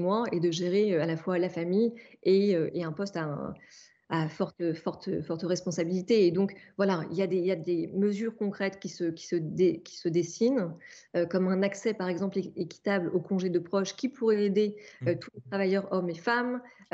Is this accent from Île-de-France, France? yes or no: no; Normandy, France; born there; c'est vrai que je suis née en Normandie, dans une famille d'industriels